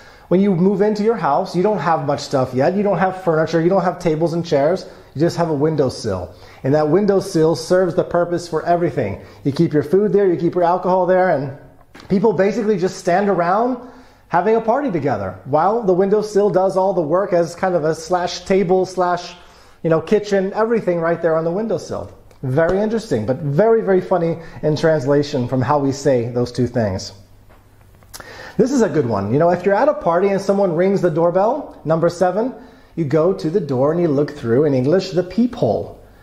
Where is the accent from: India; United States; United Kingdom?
United States; now in Poland; But as an American